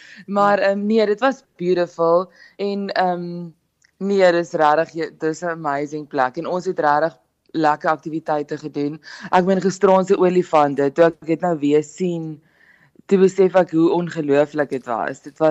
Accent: KwaZulu-Natal, South Africa; now in Pretoria, South Africa; Ek kom van KwaZulu-Natal af en ek bly nou in Pretoria.

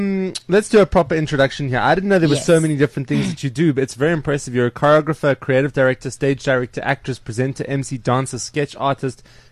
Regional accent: Johannesburg, Gauteng, South Africa; I'm born and bred in Joburg. Uh-huh. And I've never moved to another place. I've lived here 28 years, solid.

